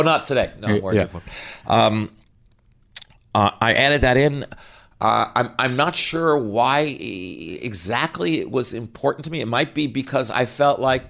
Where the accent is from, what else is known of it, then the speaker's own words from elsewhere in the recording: Scarsdale, New York, United States; also born or lived in Los Angeles; now in Manhattan, United States; In Scarsdale. And then I went to school in upstate New York, and then I moved here to Manhattan to start my life as a struggling writer. Movies took me to LA, but I'm thrilled to be back.